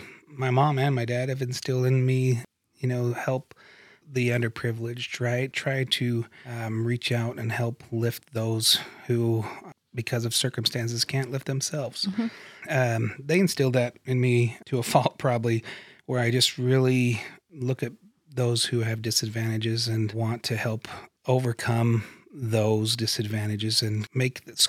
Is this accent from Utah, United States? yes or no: yes; Utah, United States; I grew up in Utah County, mainly. Okay. I was in Orem and Pleasant Grove and did a stint in Morgan, Utah. Tiny town.